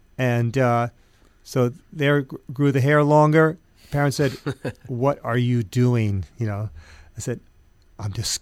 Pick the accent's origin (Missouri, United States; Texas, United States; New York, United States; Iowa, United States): New York, United States; because I was a suburban kid growing up in Westchester